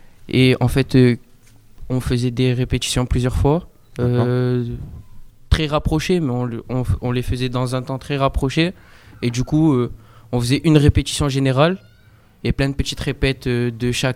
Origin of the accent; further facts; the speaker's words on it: Saint-Martin-d'Hères, Auvergne-Rhône-Alpes, France; je viens de Saint-Martin d'Air, j'habite à 100 mètres d'ici